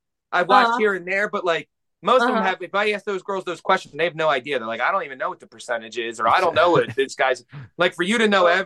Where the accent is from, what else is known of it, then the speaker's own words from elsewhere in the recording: Pennsylvania, United States; We're obviously, we grew up on the East Coast. We're outside of Philadelphia. So we all grew up in like little boroughs that have 30 guys that we've known since elementary school.